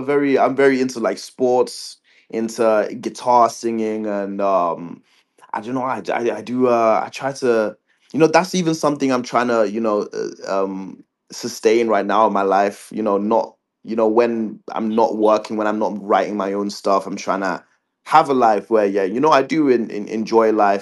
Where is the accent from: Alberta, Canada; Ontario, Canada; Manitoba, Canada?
Manitoba, Canada; Winnipeg; like I said, I was from Winnipeg, right?